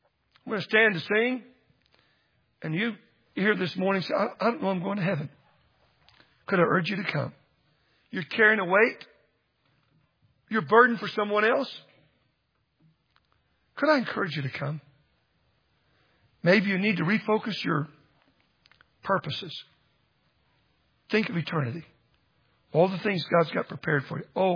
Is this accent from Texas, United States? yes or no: yes; Dallas, Texas, United States; Now, I'm a Cowboys fan and have been growing up in Dallas.